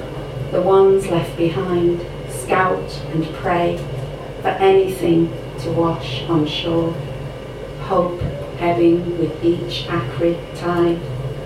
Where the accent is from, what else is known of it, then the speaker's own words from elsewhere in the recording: Milazzo, Sicily, Italy; It's in the place where I was staying, my hometown, which is called Milazzo.